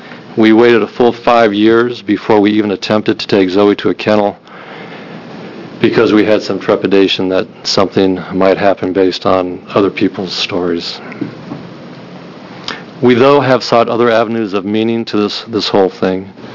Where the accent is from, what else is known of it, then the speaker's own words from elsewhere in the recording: Bend, Oregon, United States; I'm from Bend, Oregon.